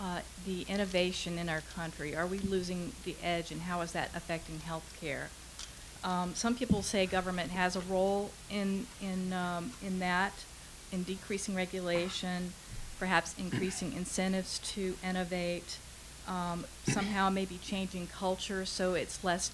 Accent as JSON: {"language": "English", "town": "Arlington", "region": "Virginia", "country": "United States", "said": "from Arlington, Virginia."}